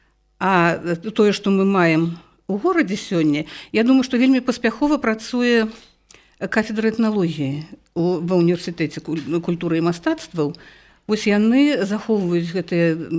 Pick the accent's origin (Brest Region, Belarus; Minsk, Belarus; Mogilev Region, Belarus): Minsk, Belarus; А я ўвогуле жыхар горада, я мінчанка карэнная. Так што мама мая ведала, яна была з Магілёўшчыны